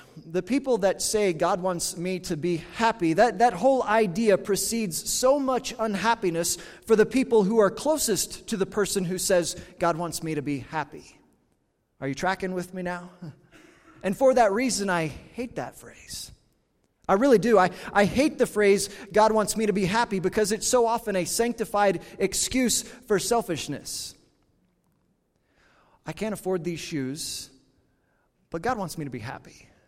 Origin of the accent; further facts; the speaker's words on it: Kansas, United States; Well, when I grew up in Kansas and where I grew up in Kansas